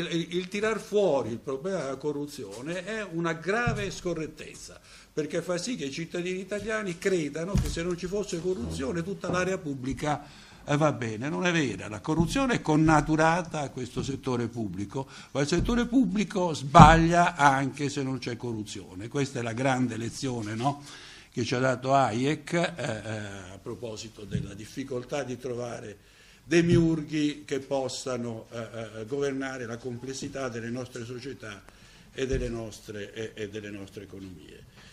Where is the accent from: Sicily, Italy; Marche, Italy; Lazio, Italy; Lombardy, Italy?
Lazio, Italy; Rome; Come romano io vedo costruire attraverso le mie tasse